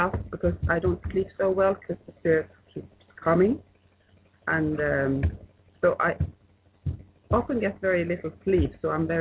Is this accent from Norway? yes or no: yes; Bergen, Vestland, Norway; English is a second language; I'm from Bergen, Norway.